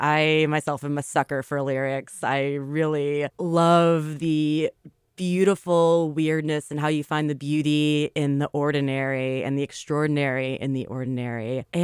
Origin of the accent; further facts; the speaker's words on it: Texas, United States; now in New York, United States; Like I grew up in Texas. I live in New York. I am who I am because of both those places.